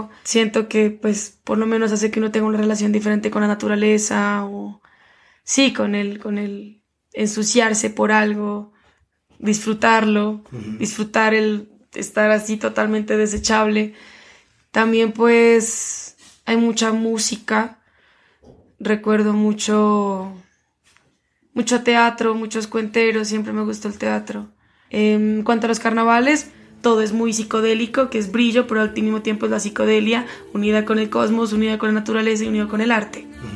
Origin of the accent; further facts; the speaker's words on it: Pasto, Nariño, Colombia; mi infancia en Pasto fue muy divertida. Yo creo que tuve una infancia muy linda, muy, muy linda.